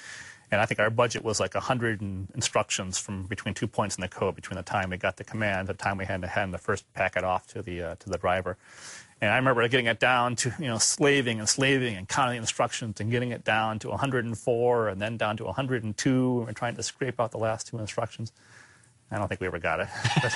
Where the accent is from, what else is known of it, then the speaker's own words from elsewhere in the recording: Oregon, United States; I grew up in Oregon. I went to high school in Oregon and really liked it there.